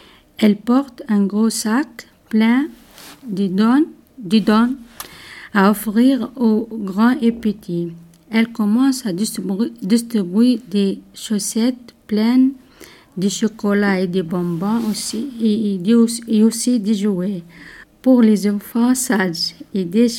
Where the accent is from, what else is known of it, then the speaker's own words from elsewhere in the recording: Tunisia; also born or lived in Italy; je viens de Tunisie.